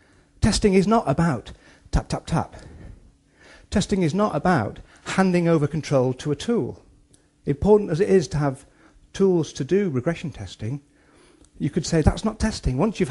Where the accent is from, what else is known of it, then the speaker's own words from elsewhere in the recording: Liverpool, North West England, United Kingdom; I'm from Liverpool, okay?